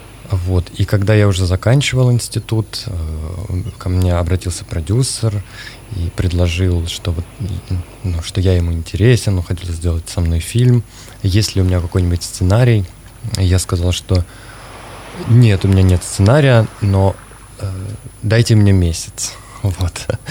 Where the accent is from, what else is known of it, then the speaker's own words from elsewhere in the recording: Krasnodar, Krasnodar Krai, Russia; я тут третий день в области, и первый день я человек южный, из Краснодара